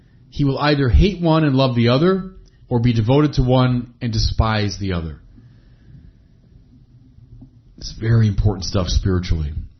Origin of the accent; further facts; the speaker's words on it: Chicago, Illinois, United States; that's what dominates the skyline of my hometown, the great city of Chicago.